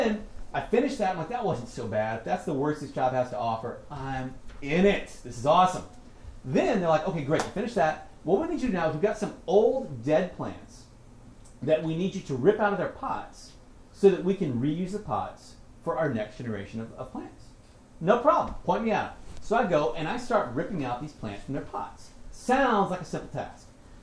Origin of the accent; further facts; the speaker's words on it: Louisiana, United States; I was raised in South Louisiana, the deep south.